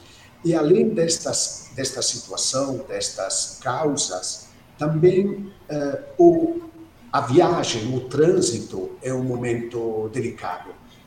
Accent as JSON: {"language": "Portuguese", "country": "Italy", "tie": "born or raised there", "second_language": "Portuguese", "said": "sou italiano como pessoa que foi criada na Europa"}